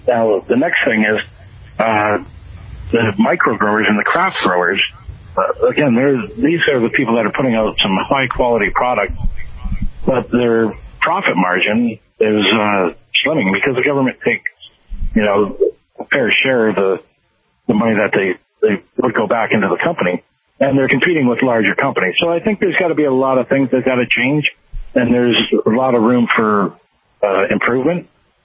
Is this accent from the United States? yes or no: no; Ontario, Canada